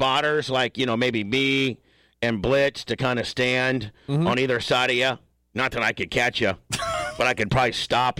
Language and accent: English; Indiana, United States; I'm from Indiana. I barely graduated high school.